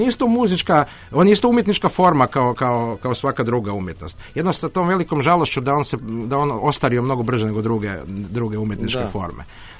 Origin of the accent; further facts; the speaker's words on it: Croatia; iz zemlje otkud ja dolazim, iz Hrvatske, ne?